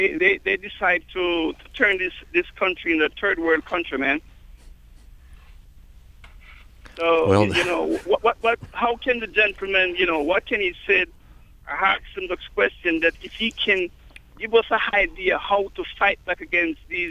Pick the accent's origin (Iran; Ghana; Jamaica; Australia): Jamaica; now in United States; I'm from Jamaica, but since I came to this country